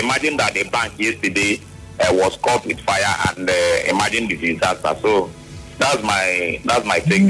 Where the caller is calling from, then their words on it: Port Harcourt, Rivers, Nigeria; I'm calling you from Port Harcourt.